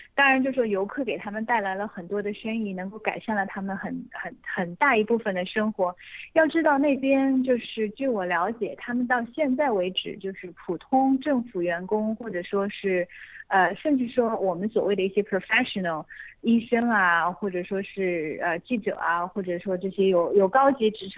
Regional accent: China; 那当我们回答说我们是中国人的时候呢

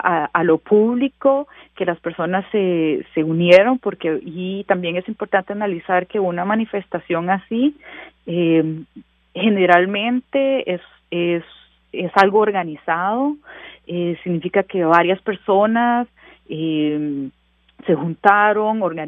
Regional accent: Costa Rica; Por eso es que decimos que somos la Suiza centroamericana, porque tenemos altos índices de desarrollo humano, porque somos un país seguro, progresista, que somos igualitarios

